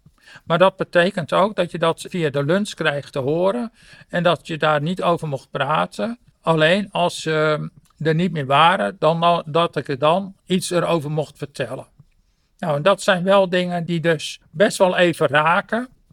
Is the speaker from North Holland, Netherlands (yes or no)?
yes; Zaandam, North Holland, Netherlands; Nou, ik zeg, ik kom van ver. Toen zei hij van, wat is ver? Nou ja, ik kom van Zaandam.